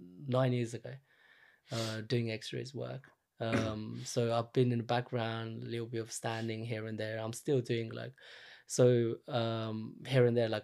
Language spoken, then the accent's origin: English; Nepal; especially probably because I'm from Nepal and you have like so many things in common, like culture, languages, and everything.